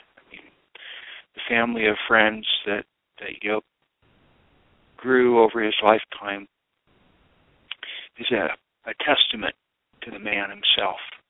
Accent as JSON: {"language": "English", "country": "United States", "said": "welcoming me into the European conversation as an American in 2003."}